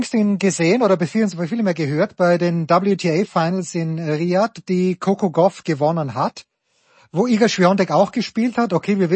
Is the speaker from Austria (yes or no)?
yes; Austria; Als Österreicher schaue ich in dieser Woche, Kasi, gerne nach Limoges